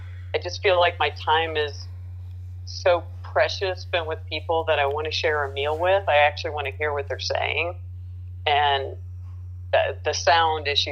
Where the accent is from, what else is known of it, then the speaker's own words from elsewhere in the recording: Missouri, United States; No, I'm from Missouri originally, but that's very Missouri food.